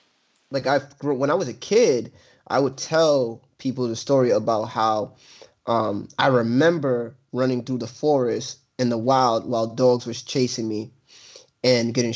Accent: Buffalo, New York, United States; from the hospital, from when I was a kid from Buffalo, they flew me to New York City, to get my, to have my eye surgery.

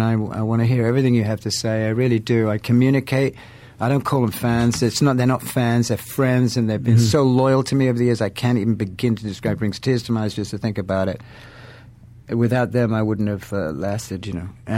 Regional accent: England, United Kingdom; You know, I'm English.

